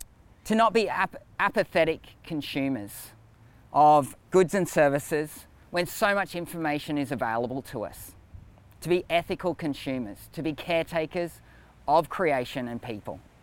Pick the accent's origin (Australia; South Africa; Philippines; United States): Australia; I'm also an Australian, heterosexual Christian male.